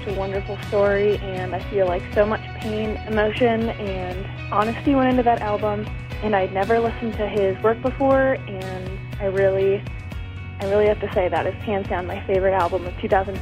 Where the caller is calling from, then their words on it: Bozeman, Montana, United States; I'm calling from Bozeman, Montana.